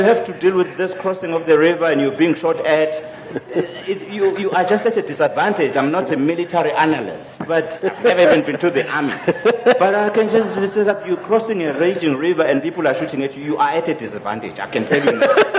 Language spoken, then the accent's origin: English; South Africa; now and then there will be those incidents that will show on the media that will make you take note as a South African that, no, the Rainbow Nation was a great dream, but we still have to work towards it.